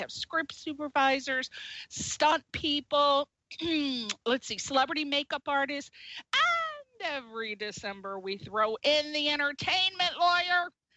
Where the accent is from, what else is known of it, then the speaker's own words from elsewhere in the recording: East Coast, United States; I'm from the East Coast, so it's like we talk really, really fast, and we like monosyllabic conversation.